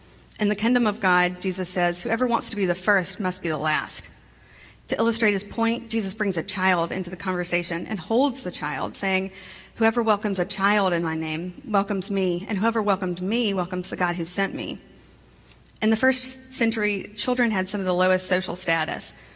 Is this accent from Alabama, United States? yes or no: yes; Montgomery, Alabama, United States; born or raised there